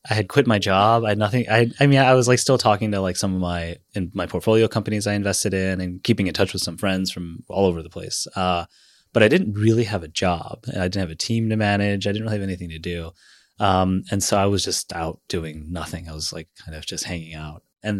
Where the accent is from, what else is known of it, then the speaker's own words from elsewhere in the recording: New Orleans, Louisiana, United States; I grew up in New Orleans where crime was always bad.